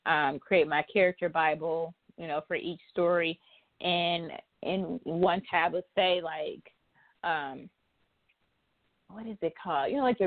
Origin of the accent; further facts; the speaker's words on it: Detroit, Michigan, United States; I'm from Detroit, and so we had Mexican Village or something, and we used to go down there and hang out